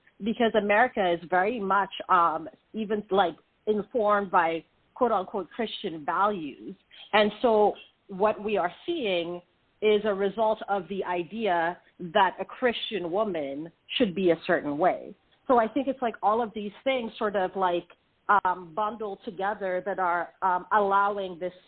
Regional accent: Sierra Leone; moved away; growing up in Sierra Leone, like my dad was basically an amateur historian.

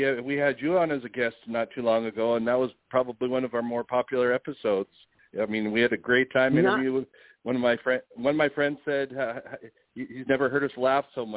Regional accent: Seattle, Washington, United States; I grew up in the Seattle area, and me and my older brother, we went to a Catholic high school, now called Bishop Blanchette

